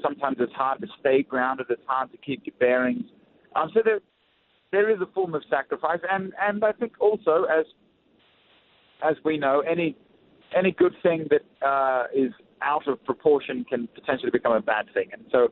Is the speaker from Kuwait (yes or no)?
no; Australia; accent: Australian; now in Nashville, United States; I hope you can still tell. I live in Nashville, so my accent's been a bit compromised. But Australia is still part of the British Commonwealth